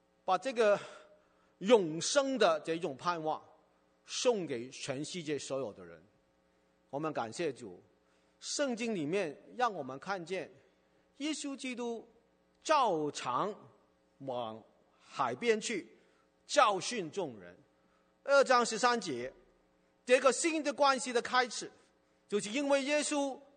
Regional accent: Hong Kong; 我在香港长大，我在香港长大的时候大概70年代吧，那个时候我在念中学，还没有改革开放

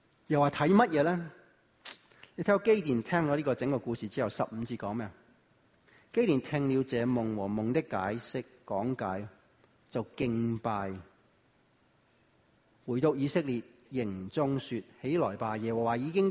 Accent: Guangdong, China; 我廣東人就話成嚿飯咁啊

